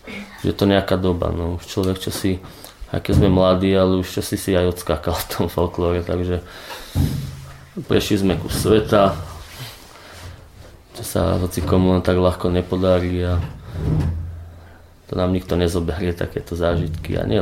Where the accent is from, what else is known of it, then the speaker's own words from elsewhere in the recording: Jasenica, Trenčín Region, Slovakia; začal v základnej škole v Jasenici pri Považskej Bystrici, vlastne odkiaľ pochádzam, kde aj bývame aj teraz spolu.